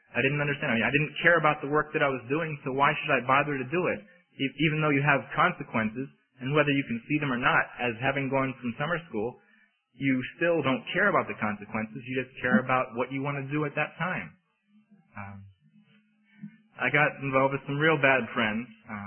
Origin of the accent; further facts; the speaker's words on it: Pennsylvania, United States; also born or lived in Biloxi; I was originally from Pennsylvania, moved back up to Pennsylvania from Biloxi